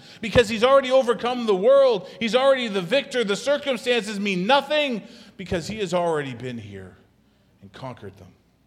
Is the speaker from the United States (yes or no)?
no; Canada; Can I say that because I'm Canadian?